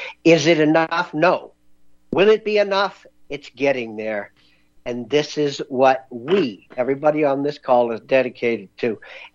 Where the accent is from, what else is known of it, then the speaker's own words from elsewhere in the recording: Ohio, United States; I grew up in Ohio, and Ohio is a pretty integrated state.